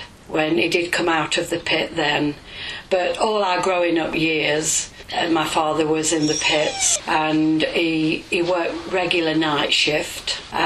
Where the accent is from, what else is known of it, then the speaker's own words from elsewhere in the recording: Jacksdale, East Midlands, United Kingdom; born there; I was born in Jacksdale on the 10th of July 1941.